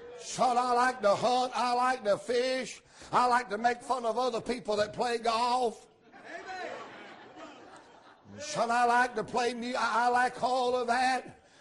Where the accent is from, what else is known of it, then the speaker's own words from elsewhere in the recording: Georgia, United States; I'm from Georgia, and I got better sense than that.